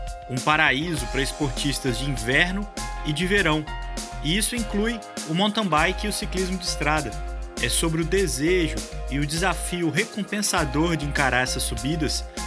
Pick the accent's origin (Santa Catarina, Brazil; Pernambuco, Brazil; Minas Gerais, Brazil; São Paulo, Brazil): Minas Gerais, Brazil; Juiz de Fora; é mais um juiz forano que participa aqui do Gregário, minha terra natal.